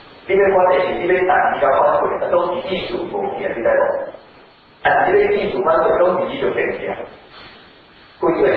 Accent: Taiwan; 可是这我们来讲，我们台湾人来讲，我们跟羊的关系其实没有那么密切

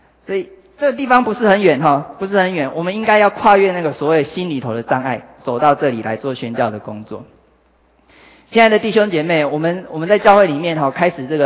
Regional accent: Hualien, Hualien County, Taiwan; 我是花莲人

